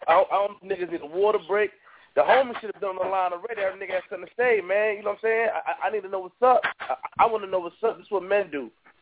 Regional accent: Queens, New York, United States; Shout to y'all niggas too, but I'm from Queens.

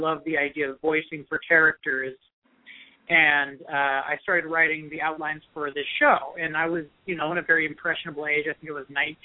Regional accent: California, United States; knowing that I have the support in my hometown near San Francisco, Marin County, like you said

